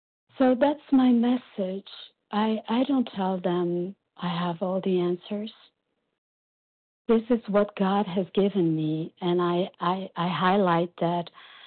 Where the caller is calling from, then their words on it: Brazil; and I'm calling from Brazil.